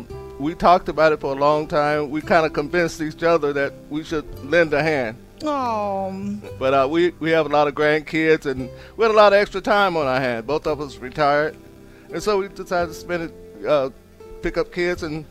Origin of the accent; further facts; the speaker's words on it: Tennessee, United States; Well, I'm from Tennessee. I worked all my life.